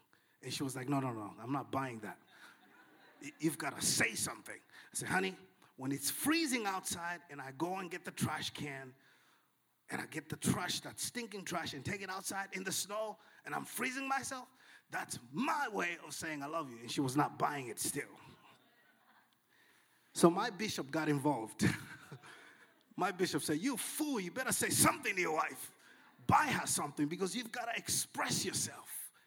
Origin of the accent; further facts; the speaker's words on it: Malawi; now in Boston, United States; It's just when I grew up in Malawi, that's what we did.